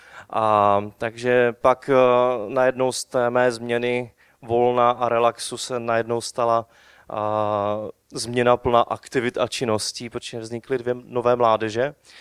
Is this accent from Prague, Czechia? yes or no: no; Valašské Meziříčí, Zlín Region, Czechia; jsem z Valašského Mezříčí